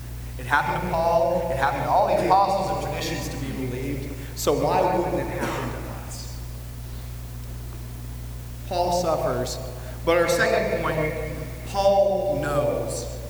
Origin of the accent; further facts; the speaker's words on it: Jacksonville, Alabama, United States; I am from Jacksonville, Alabama. I grew about an hour and a half away from Tuscaloosa. Alabama football is a religion.